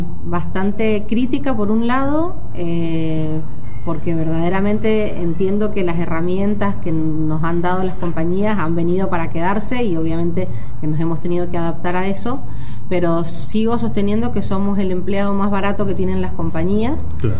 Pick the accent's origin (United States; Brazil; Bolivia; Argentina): Argentina; más siendo argentino que tenemos que remarla en dulce de leche siempre